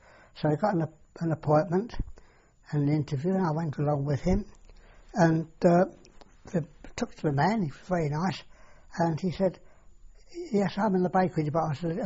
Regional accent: London, United Kingdom; born there; I was born in the Tenter Ground, which is the Dutch area of the East End, in 1923.

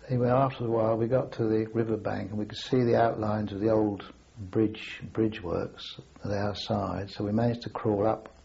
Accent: United Kingdom; "Don't shoot, I'm British."

